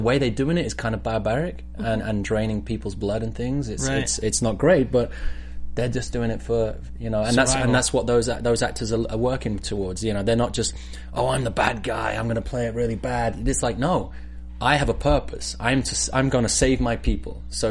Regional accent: United Kingdom; I'm British.

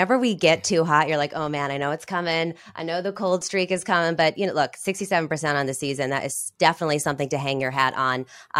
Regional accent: California, United States; One, I'm from the Bay Area.

